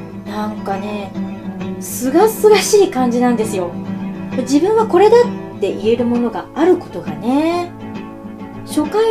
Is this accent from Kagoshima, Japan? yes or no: no; Niigata, Japan; まあ地元の新潟の地震っていうこともあるんですけど、